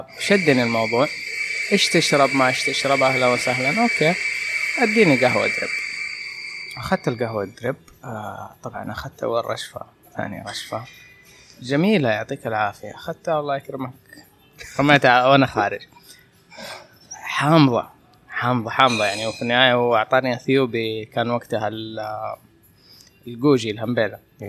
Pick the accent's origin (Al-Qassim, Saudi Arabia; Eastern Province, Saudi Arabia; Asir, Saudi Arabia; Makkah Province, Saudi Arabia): Makkah Province, Saudi Arabia; Jeddah; كان عندنا في جدة